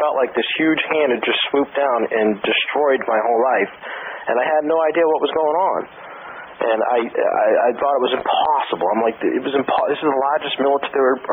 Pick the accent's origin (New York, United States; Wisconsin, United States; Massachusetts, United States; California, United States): Massachusetts, United States; Boston; You know, growing up in Boston, I mean, you're steeped in the tradition of rebellion.